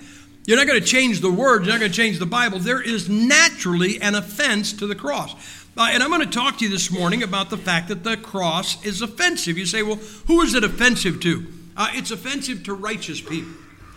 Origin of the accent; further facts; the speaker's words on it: Ohio, United States; Besides, I'm from Ohio. We don't have a professional team in the state.